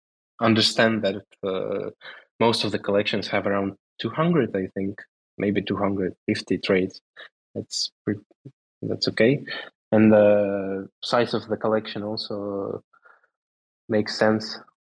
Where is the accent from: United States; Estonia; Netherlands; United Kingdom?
Estonia; I'm Estonian.